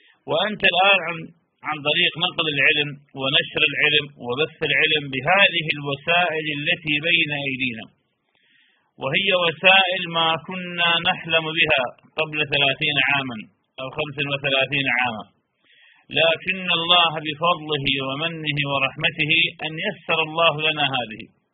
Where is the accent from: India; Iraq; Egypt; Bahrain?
Iraq; أنا حينما كنت في بلدي العراق